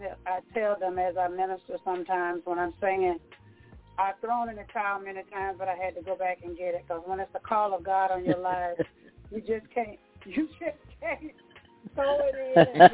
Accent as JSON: {"language": "English", "region": "Alabama", "country": "United States", "tie": "born or raised there", "lives_now": "Atlanta, United States", "said": "I am hailing from the Atlanta, Georgia area at this time, a native of Alabama, a preacher's kid, one of 14 children."}